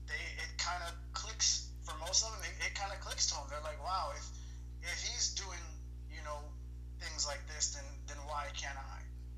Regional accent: Midwest, United States; Now remember, I'm from the Midwest. We don't have oceans, we have lakes.

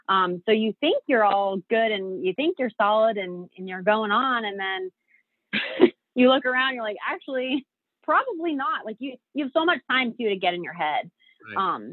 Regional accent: Sarasota, Florida, United States; then went to Sarasota for my hometown, and that was just 2 days.

